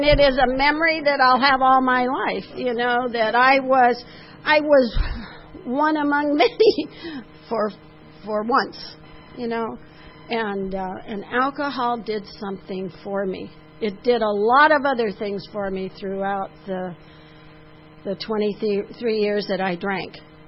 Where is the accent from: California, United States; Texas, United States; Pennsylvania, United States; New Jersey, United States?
California, United States; Santa Monica; I was born and raised in Santa Monica, so I'm native to the coast. I live inland now, and it's a culture shock, but it's sort of close.